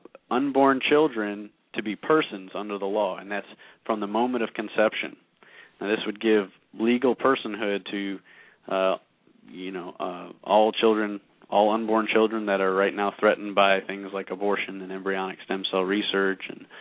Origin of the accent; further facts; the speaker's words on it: New York, United States; which incidentally is right next to my hometown in Western New York